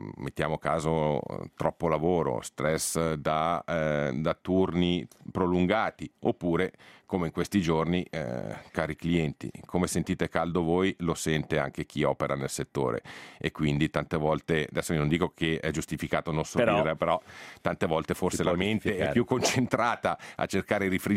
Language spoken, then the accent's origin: Italian; Ticino, Switzerland; io come ticinese